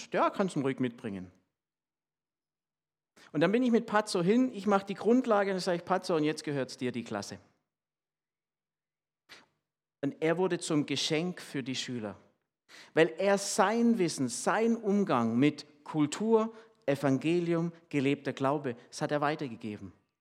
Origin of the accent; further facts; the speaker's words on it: Malawi; ich komme ja aus Malawi.